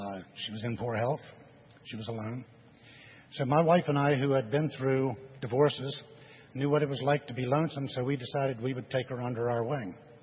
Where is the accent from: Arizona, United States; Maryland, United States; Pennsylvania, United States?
Maryland, United States; Silver Spring; Silver Spring, Maryland.